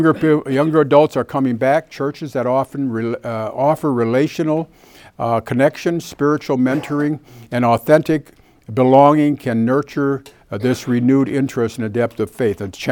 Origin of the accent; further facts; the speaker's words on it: Chicago, Illinois, United States; I'm from Chicago, and originally the Chicagoans and New Yorkers talk fas